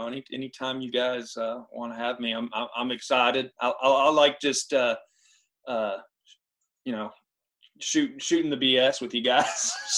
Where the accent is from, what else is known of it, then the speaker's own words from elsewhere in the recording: Lubbock, Texas, United States; Yeah, so I'm originally from Texas. I grew up in Lubbock, and third generation legacy at Texas Tech.